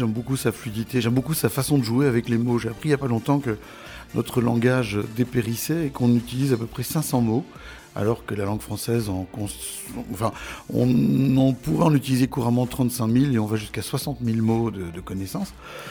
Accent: Charleroi, Wallonia, Belgium; born there; Voilà, je suis né à Charleroi.

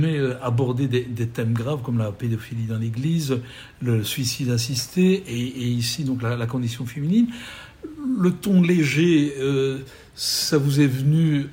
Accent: Charleroi, Wallonia, Belgium; et notamment en tant que Carolo, l'hôtel de ville de Charleroi.

